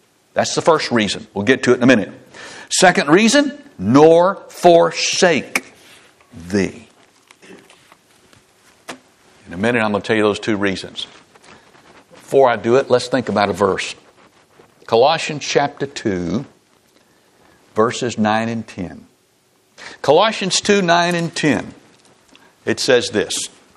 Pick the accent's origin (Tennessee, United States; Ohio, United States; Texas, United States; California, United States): Tennessee, United States; Memphis; I grew up in Memphis. That's a big, scary, tough city.